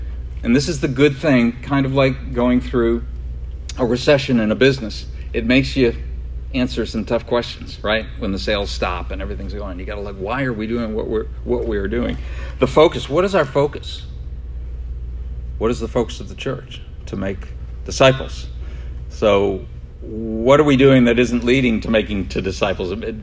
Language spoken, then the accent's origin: English; New York, United States; I'm from New York, so ran around with a lot of Italians